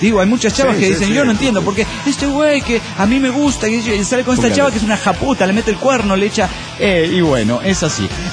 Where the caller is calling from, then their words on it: Chihuahua, Mexico; de Chihuahua, México.